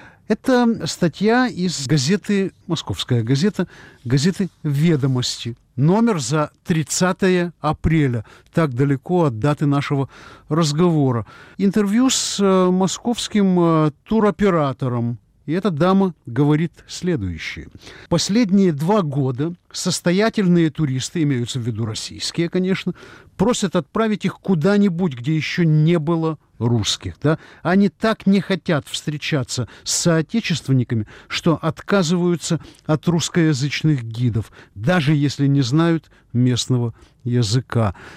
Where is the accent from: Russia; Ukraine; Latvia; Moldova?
Ukraine; Kyiv; я киевлянин.